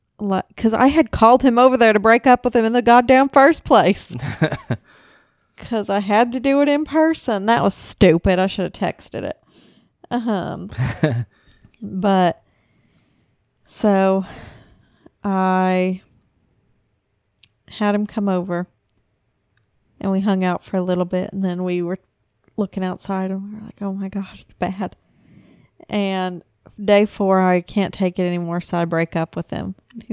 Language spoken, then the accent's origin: English; McAlester, Oklahoma, United States; So, I'm from McAllister, and we had that huge fucking ice storm years and years ago.